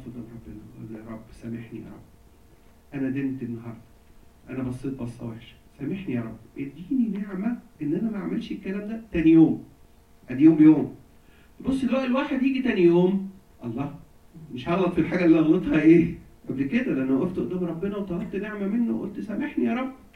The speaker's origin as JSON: {"language": "Arabic", "country": "Egypt", "said": "يعني ما اعرفش الظاهره دي عندنا في مصر كتير قوي"}